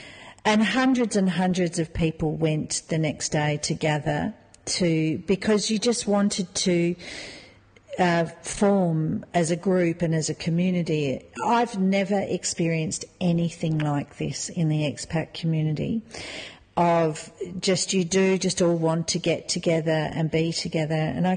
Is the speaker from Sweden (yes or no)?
no; New Zealand; as a Kiwi, there is like an Australian-New Zealand sort of association